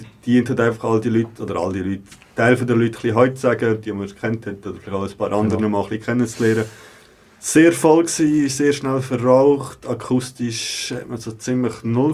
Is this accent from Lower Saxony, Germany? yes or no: no; Berlin, Germany; als Berliner